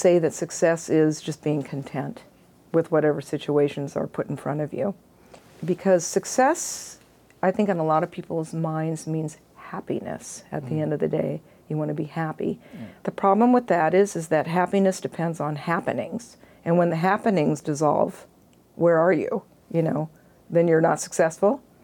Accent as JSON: {"language": "English", "region": "California", "country": "United States", "said": "I came from Marin County, which is completely opposite of where I'm at."}